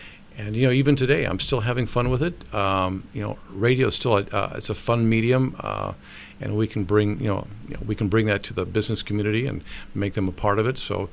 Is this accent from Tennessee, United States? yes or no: no; Seattle, Washington, United States; And growing up in Seattle, in my case, you know, I thought we had some great stations there.